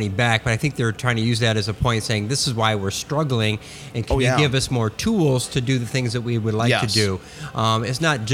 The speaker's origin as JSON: {"language": "English", "region": "Michigan", "country": "United States", "said": "I'm from Southeast Michigan, but even up coming into town here, I was surprised."}